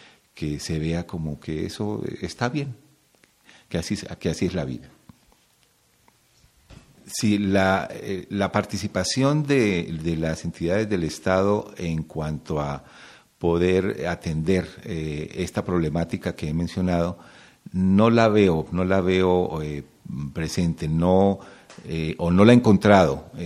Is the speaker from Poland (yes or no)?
no; Colombia; now in Cuernavaca, Mexico; soy colombiano-mexicano. Llevo ya 30 años en México y vivo en Cuernavaca.